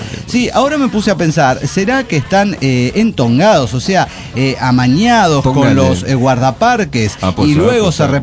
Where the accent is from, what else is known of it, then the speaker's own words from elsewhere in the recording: Pasto, Nariño, Colombia; a venir a mi tierra pastusa, Pasto.